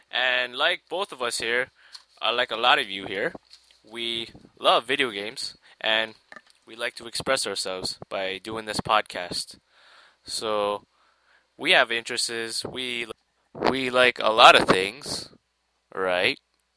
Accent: Toronto, Ontario, Canada; I'm from Toronto.

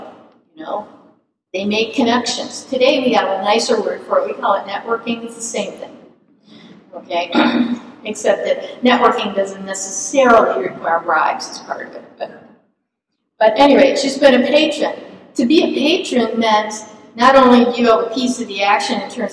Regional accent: Chicago, Illinois, United States; I'm from Chicago. I think I knew this growing up without having read about Rome.

